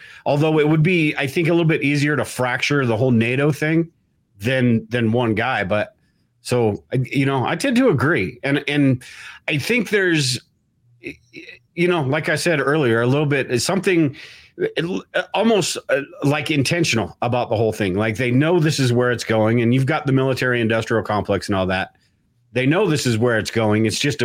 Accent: United States; Almost like we feel guilty, not us, most Americans feel guilty for being American.

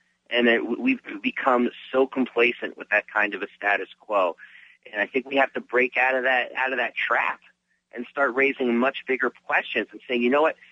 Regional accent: New York City, New York, United States; now in Washington, D.C., United States; I'm a Mets fan. I'm from New York City, but I've lived in D.C. 17 years

